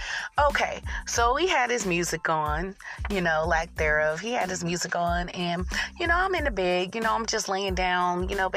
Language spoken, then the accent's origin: English; Raleigh, North Carolina, United States; like, I'm from Raleigh, North Carolina, right?